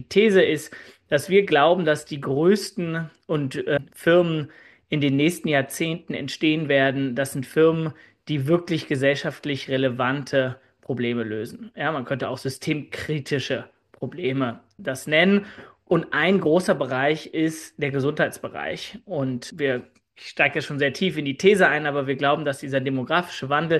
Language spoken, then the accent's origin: German; Berlin, Germany; ich bin in Berlin aufgewachsen, war dann 10 Jahre im Ausland und investiere seit 2014 wieder aus Berlin heraus in Startups